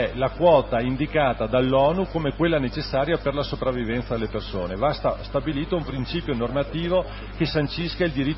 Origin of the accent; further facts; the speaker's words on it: Veneto, Italy; Io provengo dalla provincia di Belluno, provengo da una realtà che è attraversata da un fiume, la Piave